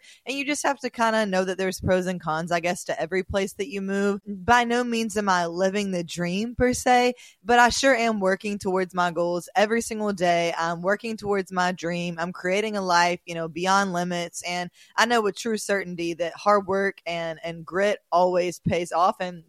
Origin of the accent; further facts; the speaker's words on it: Mobile, Alabama, United States; now in Miami, United States; journey of my move from Mobile to Miami. So I'm going to start off just by talking a little bit about my hometown. So I'm super grateful for where I grew up.